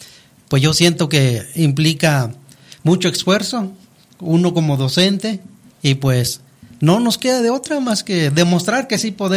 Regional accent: Veracruz, Mexico; first language Nahuatl; Spanish is a second language; vengo del estado de Veracruz, también soy indígena, sí. Hablante de la lengua materna náhuatl.

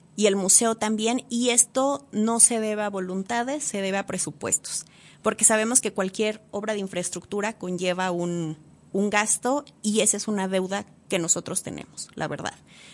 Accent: State of Mexico, Mexico; now in Durango, Mexico; cuando yo llegué aquí, la primera vez vine en 2007. Yo no soy originaria de Durango, soy originaria del Estado de México.

